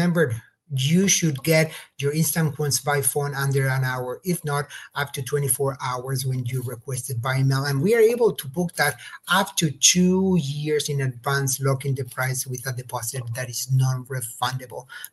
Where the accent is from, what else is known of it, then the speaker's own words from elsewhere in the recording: Barcelona, Catalonia, Spain; Where is the city that I'm actually from? Yes, I'm from Barcelona.